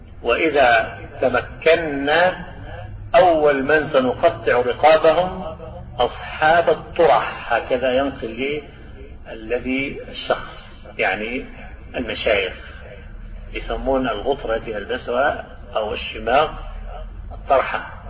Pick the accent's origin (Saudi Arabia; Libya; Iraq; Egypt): Egypt; Damietta Governorate; وبلدة السواحل عندنا في دمياط ليست منكم ببعيد